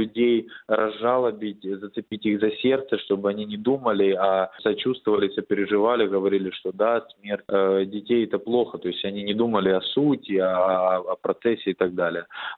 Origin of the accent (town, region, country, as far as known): Donetsk, Donetsk Oblast, Ukraine; born or raised there